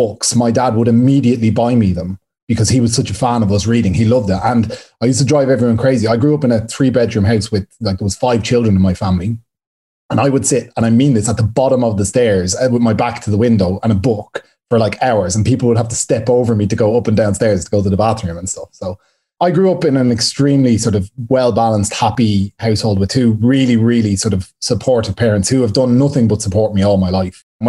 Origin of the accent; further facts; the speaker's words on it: Ireland; But I grew up in Ireland in a really nice home with, you know, we were moderately well off and we never wanted anything.